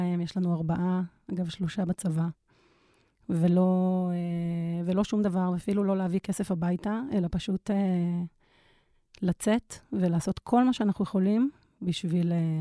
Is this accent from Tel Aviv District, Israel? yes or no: yes; Tel Aviv, Tel Aviv District, Israel; אני גם מתל אביב.